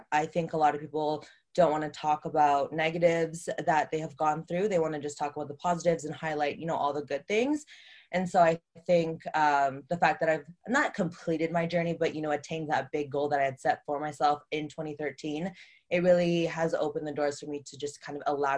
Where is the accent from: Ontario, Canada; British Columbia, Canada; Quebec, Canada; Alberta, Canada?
Alberta, Canada; Edmonton; now in Calgary, Canada; I'm actually born and raised in Edmonton, Alberta. And I had moved to Calgary because I was a little bit of a troubled teenager